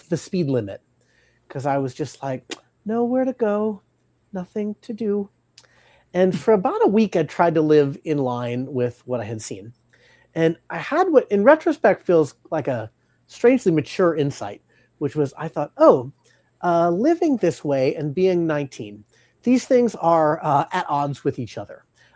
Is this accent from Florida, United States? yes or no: yes; Florida, United States; I grew up in Florida